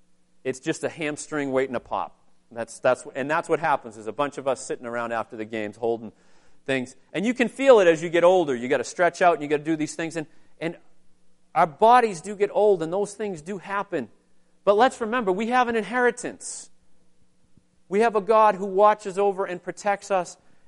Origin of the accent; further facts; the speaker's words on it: United States; hop on Route 90, and go to the West Coast, and no one can stop me because I'm American, right?